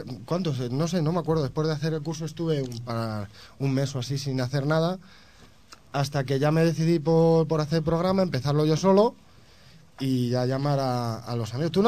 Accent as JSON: {"language": "Spanish", "town": "Torrejón", "region": "Community of Madrid", "country": "Spain", "said": "somos de Torrejón y es muy difícil que oírlos"}